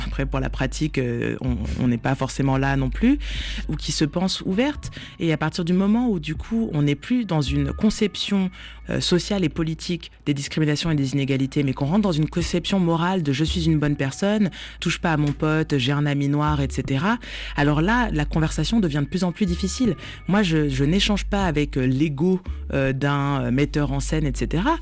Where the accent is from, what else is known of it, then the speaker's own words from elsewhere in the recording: France; now in Montreal, Canada; Moi, au Québec, je suis une Française, avant d'être une Noire.